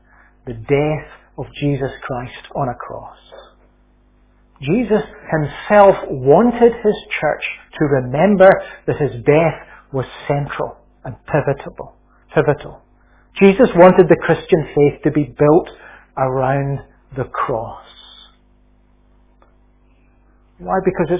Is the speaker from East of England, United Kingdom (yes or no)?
no; Scotland, United Kingdom; where I grew up in Lanarkshire, we lived not very far from the Clyde Valley.